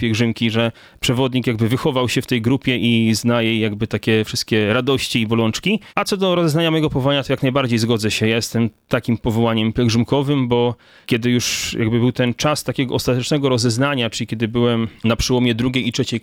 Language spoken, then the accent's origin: Polish; Milicz, Lower Silesian Voivodeship, Poland; Tak, ja jeszcze dodam tylko tyle, że ja pochodzę z Milicza